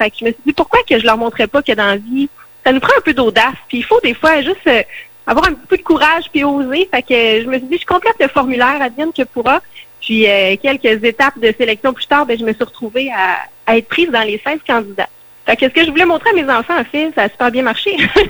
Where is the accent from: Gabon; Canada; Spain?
Canada; Trois-Rivières, Quebec; Moi, je suis née à Trois-Rivières.